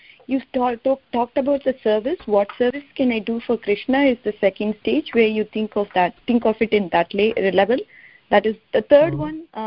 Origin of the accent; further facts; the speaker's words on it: Sacramento, California, United States; I'm from Sacramento, USA, California.